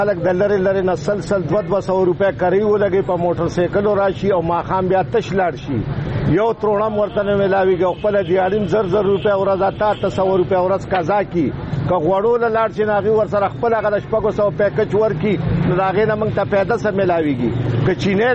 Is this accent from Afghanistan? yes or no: no; Khyber Pakhtunkhwa, Pakistan